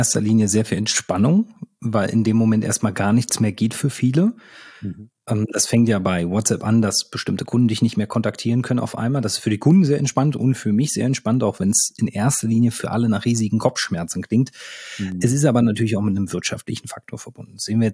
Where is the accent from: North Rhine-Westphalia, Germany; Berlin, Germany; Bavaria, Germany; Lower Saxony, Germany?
Berlin, Germany; ich komme aus Berlin.